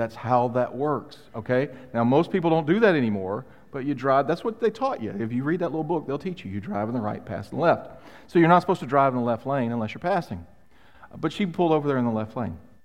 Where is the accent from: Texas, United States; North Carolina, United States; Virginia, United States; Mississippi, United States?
Mississippi, United States; I grew up in Mississippi. I got my permit at 14, got my license at 15.